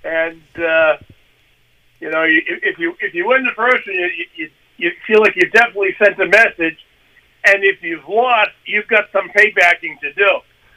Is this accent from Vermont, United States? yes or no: no; Lynn, Massachusetts, United States; I grew up in Lynn and West Lynn, and so even though I didn't go to high school there